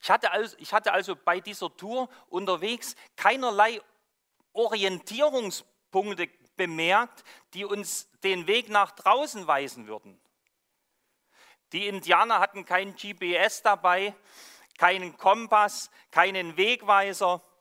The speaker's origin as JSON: {"language": "German", "region": "Saxony", "country": "Germany", "tie": "born or raised there", "said": "meinem Akzent habt ihr bestimmt schon erkannt, dass Westfalen nicht meine Heimat ist. Ich komme nämlich aus dem schönsten Bundesland Deutschlands, das ist Sachsen. Dort bin ich aufgewachsen, so ja, fast am Rande des Erzgebirges."}